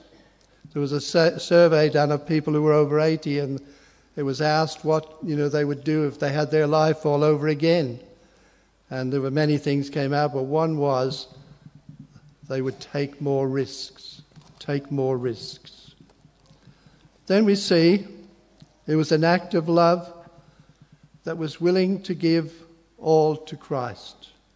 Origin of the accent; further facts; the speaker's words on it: Ireland; I was brought up in Ireland.